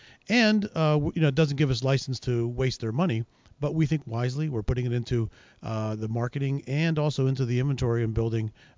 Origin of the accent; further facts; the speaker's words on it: Pittsburgh, Pennsylvania, United States; now in Philadelphia, United States; Well, I mean, I grew up in the Pittsburgh area, but actually my roots are pretty deep here in Philadelphia.